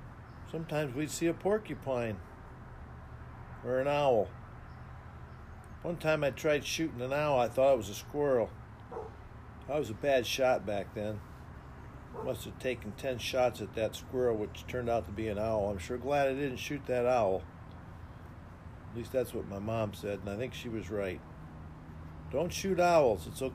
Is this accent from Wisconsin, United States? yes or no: yes; Monroe, Wisconsin, United States; My hometown was a small little town in southern Wisconsin called Monroe. There was only 8,000 people there. It was out in the cornfields. We were known for our cheese making.